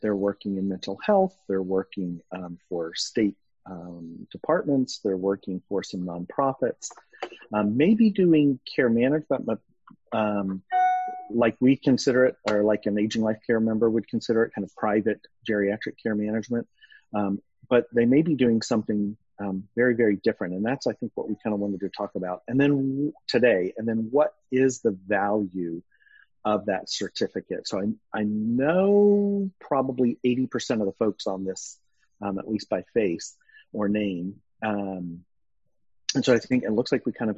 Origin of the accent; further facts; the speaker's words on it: Tulsa, Oklahoma, United States; now in San Antonio, United States; I grew up in Tulsa, Oklahoma, where Quick Trip started, and we just finally got QTs in San Antonio.